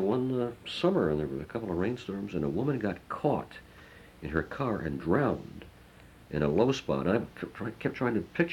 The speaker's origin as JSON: {"language": "English", "town": "Houston", "region": "Texas", "country": "United States", "tie": "born or raised there", "said": "I was in San Antonio 2 years ago. I grew up in Houston."}